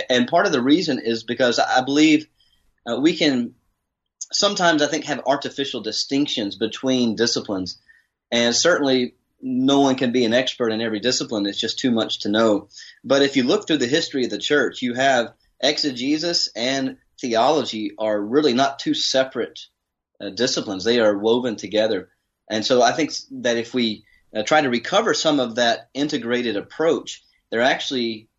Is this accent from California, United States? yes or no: no; Alabama, United States; also born or lived in Kentucky; Well, I am originally from Kentucky and grew up in Alabama. I studied in college in Birmingham, and then I did a PhD overseas in Edinburgh, Scotland